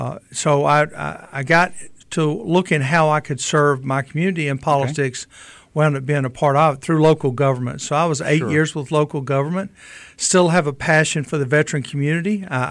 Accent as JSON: {"language": "English", "town": "Sylacauga", "region": "Alabama", "country": "United States", "tie": "born or raised there", "also_born_or_lived": "Mobile", "said": "Well, I was born in Mobile. I grew up in a little town called Sylacauga, Alabama. I have great roots up there in Sylacauga."}